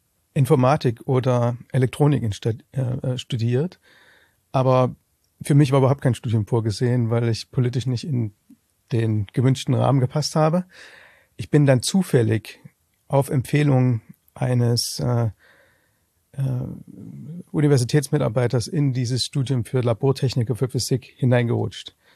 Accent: East Germany, Germany; ich bin im Osten aufgewachsen.

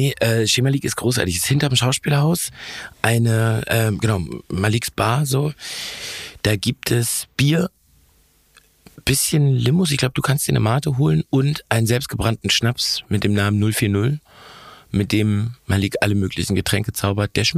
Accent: Hamburg, Germany; Ich war immer in der Stadt. Ich bin also so. Ich bin aber in Volksdorf zur Schule gegangen.

